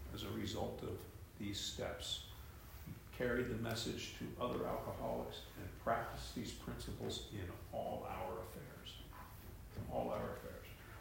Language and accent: English; West Virginia, United States; born there; I was born in West Virginia. I was born maybe 30 miles from where they were working.